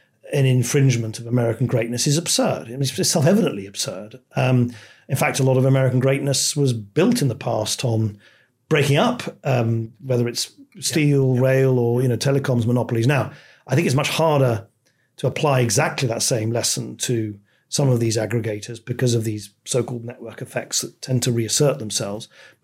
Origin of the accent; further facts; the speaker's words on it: United Kingdom; I'm about as fervent a pro-European as any Brit you could possibly find